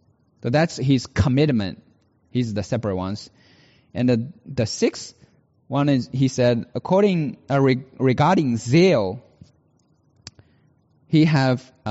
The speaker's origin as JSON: {"language": "English", "country": "China", "tie": "born or raised there", "said": "as growing up in China"}